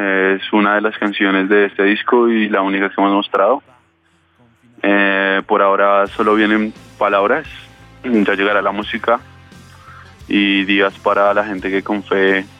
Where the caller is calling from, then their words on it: Bogotá, Colombia; los saludo desde un barrio cualquiera en la ciudad de Bogotá.